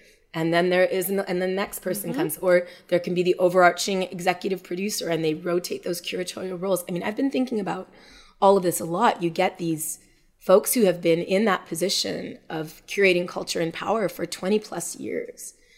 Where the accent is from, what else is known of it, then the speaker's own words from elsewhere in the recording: Montreal, Quebec, Canada; we're both born and raised in Montreal and we both have, both of our dads come from Grenada